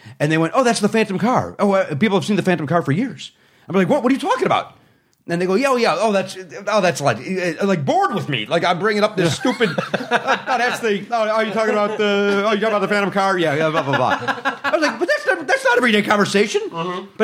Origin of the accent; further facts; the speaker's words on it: Chicago, Illinois, United States; I grew up in Chicago.